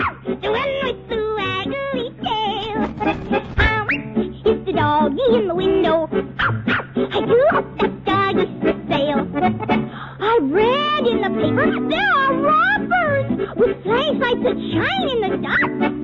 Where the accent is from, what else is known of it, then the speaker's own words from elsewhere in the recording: Kendallville, Indiana, United States; I'm from Kendallville, Indiana.